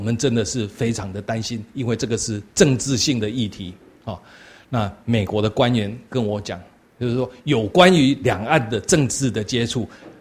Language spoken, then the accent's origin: Chinese; Taiwan; 可以直接涉及到我们台湾人民健康的这些事情